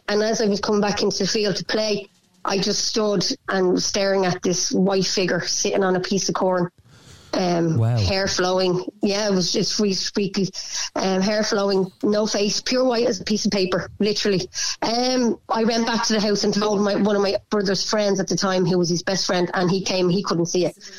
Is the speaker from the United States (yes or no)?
no; Bray, County Wicklow, Ireland; I'm from Bray